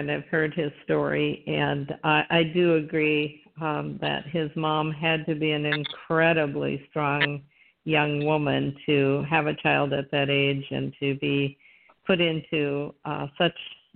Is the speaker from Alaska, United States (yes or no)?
yes; Alaska, United States; I'm from Alaska, not Arkansas.